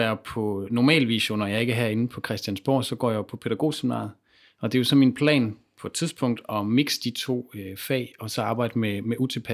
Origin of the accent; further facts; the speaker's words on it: Aarhus, Central Denmark Region, Denmark; Jamen, jeg er egentlig fra Aarhus. Jeg er jo godt nok uddannet økologisk landmand, så der er tit mange, der tænker, at jeg bor langt ude i Vestjylland eller et eller andet, men jeg bor faktisk i Aarhus centrum.